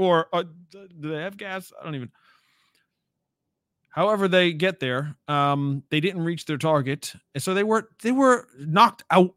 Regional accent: United States; As an American, as a patriotic, you know, American, who happens to live not too far from what we're going to talk about today

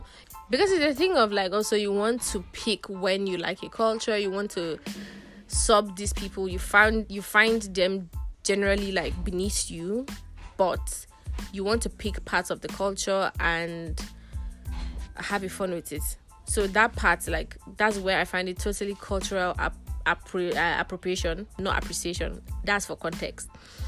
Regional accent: Kaduna, Kaduna State, Nigeria; me, I'm a Nigerian girl from Ogun State, so I'm a Yoruba girl, but I was born and raised in Kaduna in the north.

